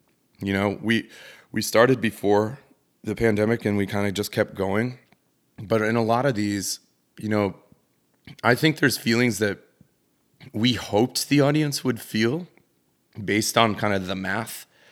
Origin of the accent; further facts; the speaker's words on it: Green Bay, Wisconsin, United States; I was born and raised in Green Bay, and I went to Madison for college.